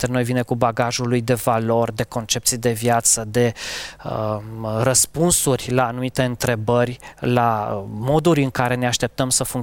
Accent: Romania; born there; faptul că eu m-am născut în România

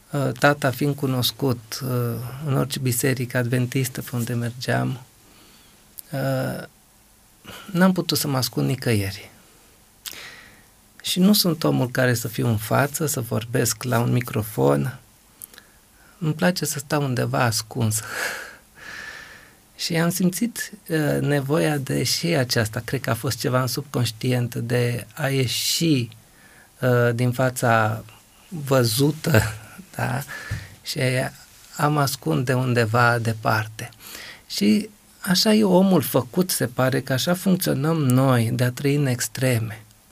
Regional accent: Bucharest, Romania; M-am născut în București, am copilărit în București, am făcut școală în București, m-am însurat în București și spuneam că acest oraș îmi oferă căminul potrivit.

